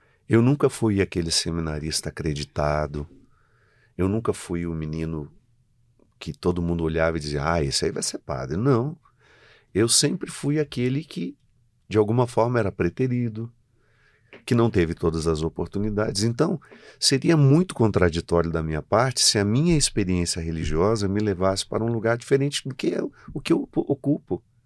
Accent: Formiga, Minas Gerais, Brazil; born there; para a cidade onde nós nascemos, onde ela nasceu, lá em Formiga.

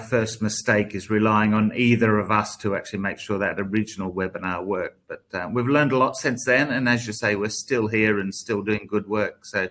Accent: Brisbane, Queensland, Australia; But yes, I'm from Brisbane in Australia.

